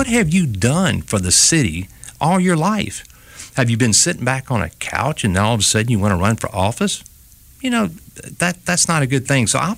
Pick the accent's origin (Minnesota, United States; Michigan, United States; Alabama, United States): Alabama, United States; Mobile; I was born and raised in Mobile, went to McGill Tool, and I'm the third generation McGill Tool.